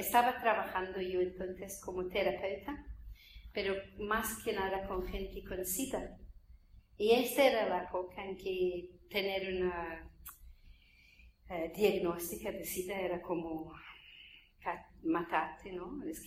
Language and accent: Spanish; Scotland, United Kingdom; Spanish is a second language; Nací en Escocia, soy escocesa, Gran Bretaña, que no es Inglaterra, es otro país, al norte de Inglaterra.